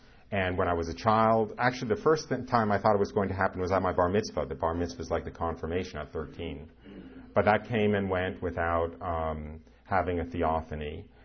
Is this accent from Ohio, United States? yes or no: no; New York, United States; I was raised outside of New York City, very Jewish, fairly observant.